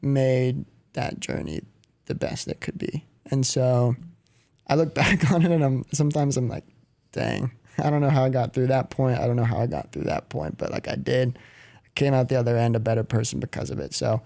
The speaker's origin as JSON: {"language": "English", "town": "Highlands Ranch", "region": "Colorado", "country": "United States", "said": "I'm from Highlands Ranch, Colorado."}